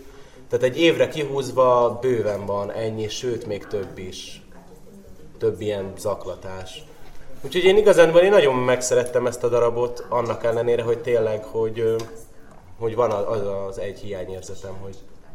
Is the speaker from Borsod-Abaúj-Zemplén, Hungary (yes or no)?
no; Győr, Győr-Moson-Sopron, Hungary; Győri vagyok, és Győrtől nem messze van Bécs